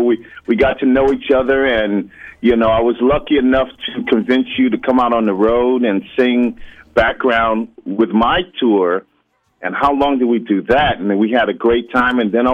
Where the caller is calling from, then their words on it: California, United States; I'm calling from California.